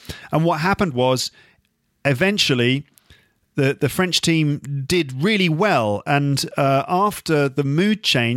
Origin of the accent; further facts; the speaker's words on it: England, United Kingdom; Of course, I'm English, born and bred, so I'm an England fan